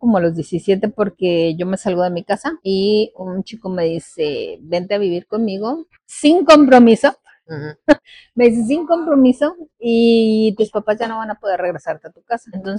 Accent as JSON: {"language": "Spanish", "region": "Mexico City", "country": "Mexico", "tie": "born or raised there", "said": "Yo soy de Ciudad de México, entonces mi infancia en Ciudad de México era, yo creo que una clásica infancia muy, muy apegada."}